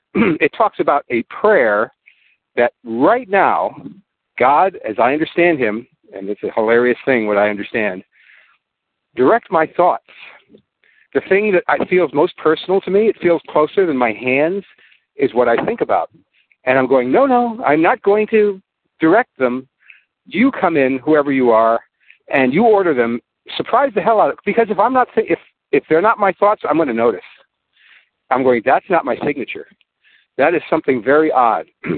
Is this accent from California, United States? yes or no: yes; California, United States; But I'm still Californian, so I go to this meeting.